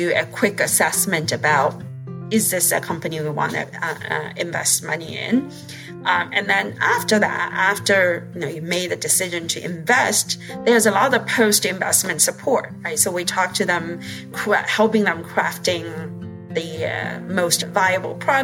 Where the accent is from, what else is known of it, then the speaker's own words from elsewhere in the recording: China; I grew up in China. And when I was young, China was just beginning this growth stage, right?